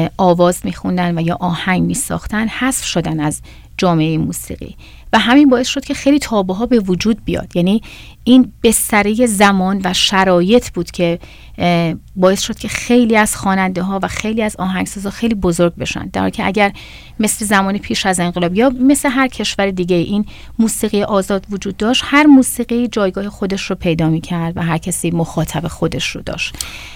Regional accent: Iran; برای من که در ایران دنیا آمدم و بزرگ شدم و اونجا رو تجربه کردم

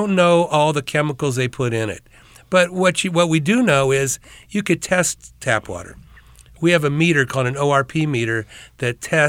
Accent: Ohio, United States; I loved it because I grew up in Ohio, you know, half black, half white high school, junior high.

